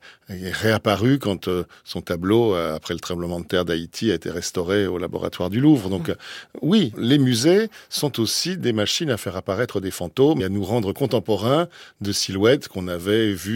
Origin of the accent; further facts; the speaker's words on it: Caen, Normandy, France; Je suis né à Caen, j'ai appris à aimer l'art dans les salles du musée des Beaux-Arts de Caen.